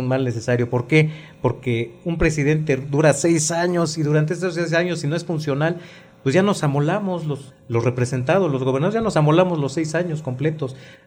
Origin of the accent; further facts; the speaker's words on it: Mexico; son de las pocas tradiciones que tenemos, pocas cosas que nos caracterizan como mexicanos